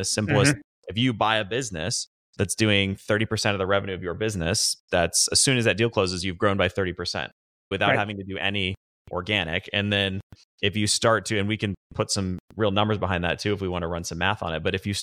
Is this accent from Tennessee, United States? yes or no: yes; Nashville, Tennessee, United States; also born or lived in New York; I'm from Nashville, Tennessee, grew up in Nashville. I worked at Goldman Sachs up in New York for a number of years out of college. Came back to Nashville about 13 years ago